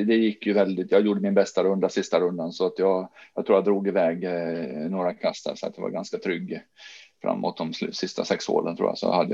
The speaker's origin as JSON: {"language": "Swedish", "town": "Jönköping", "region": "Jönköping County", "country": "Sweden", "tie": "born or raised there", "said": "hemma i Jönköping där jag är uppvuxen."}